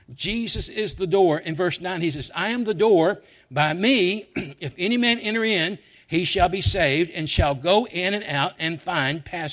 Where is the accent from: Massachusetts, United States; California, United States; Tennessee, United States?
Tennessee, United States; Memphis; And I grew up in Memphis. I'm from Memphis.